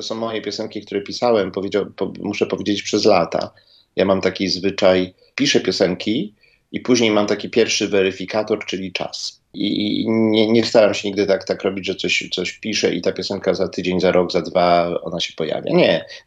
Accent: Gdynia, Pomeranian Voivodeship, Poland; My jesteśmy z Gdyni, z Trójmiasta, z Pomorza

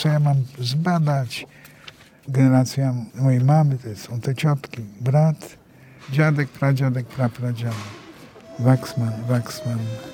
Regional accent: Lublin, Lublin Voivodeship, Poland; Dlatego nie mówię, że jestem lublinianinem, tylko jestem lublinerem.

